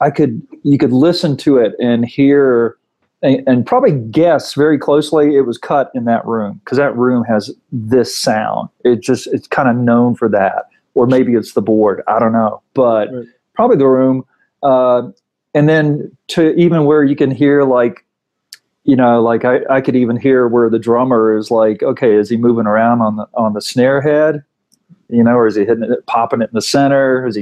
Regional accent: Nashville, Tennessee, United States; growing up around Nashville, it was like at that time, it was like in the water.

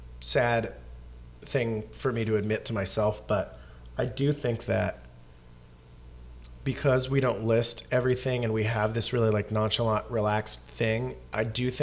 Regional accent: Canada; I'm an immigrant from Canada.

